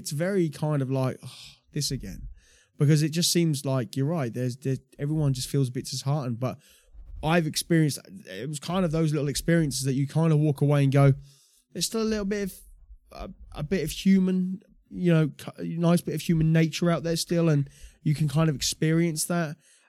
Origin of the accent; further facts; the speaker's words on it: United Kingdom; As a British person seeing it, it was mad.